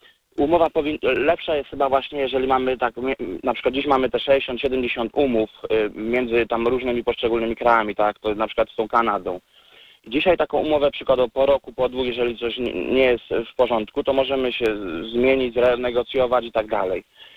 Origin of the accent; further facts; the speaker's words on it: Lesser Poland, Poland; now in United Kingdom; Z Polski jestem, ogólnie z Małopolski, z Orawy, tam z samego południa.